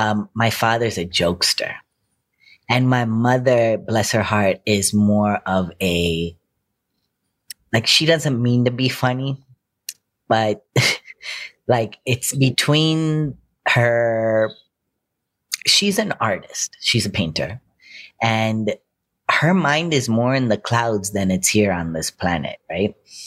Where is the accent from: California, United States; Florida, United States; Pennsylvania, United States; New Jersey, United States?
California, United States; Lancaster; I think that growing up in Lancaster, it was like, you know, I didn't feel the effects of racism in the same way. Like, yes, there was racism. Yes, it was a hick town.